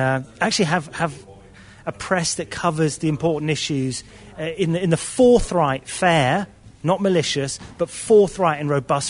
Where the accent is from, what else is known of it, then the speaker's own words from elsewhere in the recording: United States; Yeah, well, as an American, you know, the land of free speech and so on, and we think we have free speech in this country